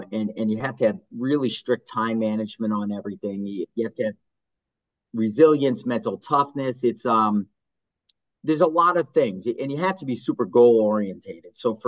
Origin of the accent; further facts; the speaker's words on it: Massachusetts, United States; I'm from Massachusetts